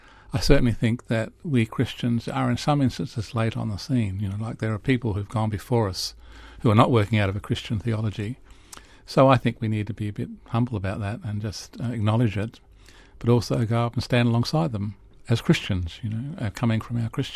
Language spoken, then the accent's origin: English; South Australia, Australia; I think there is a great consciousness in Australia, and I come from South Australia